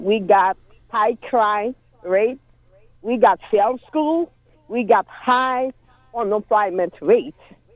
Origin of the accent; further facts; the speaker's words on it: United States; because I'm Haitian American.